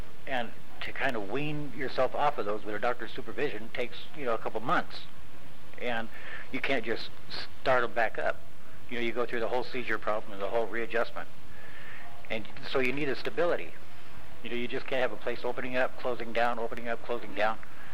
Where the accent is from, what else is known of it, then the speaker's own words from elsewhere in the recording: Santa Cruz, California, United States; born there; Yeah, I was born in Santa Cruz.